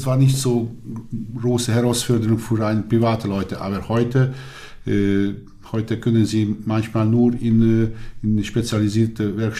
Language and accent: German; Hungary; German is a second language; Wenn wir, das ist dasselbe wie bei dem Arzt bei uns in Ungarn.